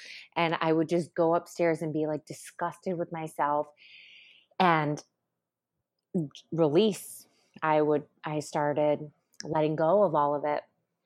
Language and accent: English; Syracuse, New York, United States; You know, it's like coming from a small town. I'm from Syracuse.